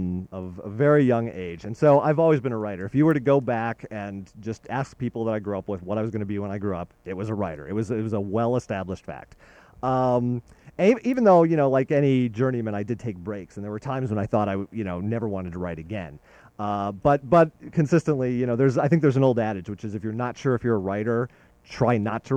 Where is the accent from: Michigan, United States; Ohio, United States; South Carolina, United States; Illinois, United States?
Ohio, United States; Cleveland; moved away as an adult; now in Los Angeles, United States; I moved to California. I was originally from Cleveland, Ohio, and I took the big step 2,500 miles away and moved to Los Angeles, where we are broadcasting, about a little over a decade ago